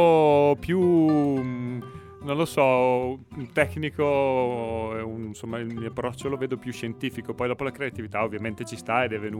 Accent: Bergamo, Lombardy, Italy; Io sono di Bergamo, quindi da me il raviolo, declinato localmente, il tortello

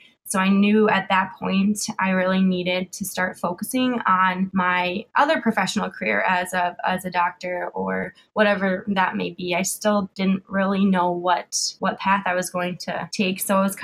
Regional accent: Lakeville, Minnesota, United States; I'm actually from Lakeville, Minnesota. I'm 25 years old.

